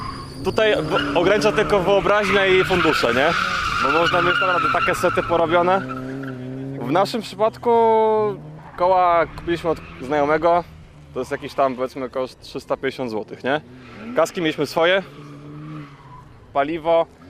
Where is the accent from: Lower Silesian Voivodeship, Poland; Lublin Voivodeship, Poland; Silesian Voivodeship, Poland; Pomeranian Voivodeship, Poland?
Pomeranian Voivodeship, Poland; Gdańsk; no z Gdańska jesteśmy, z Gdańska.